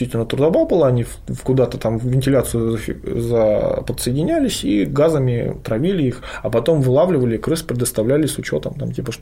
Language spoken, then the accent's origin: Russian; Saint Petersburg, Russia; мы даже, как петербуржцы, одной из важных тем военных можем любоваться